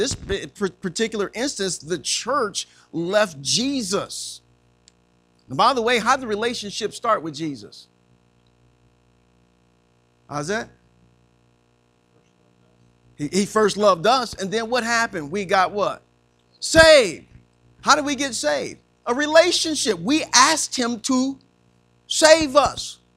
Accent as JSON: {"language": "English", "town": "Joliet", "region": "Illinois", "country": "United States", "said": "I'm not a thug just because I'm from Joliet, Illinois. There is something good that can come from Joliet, not just the prisoners."}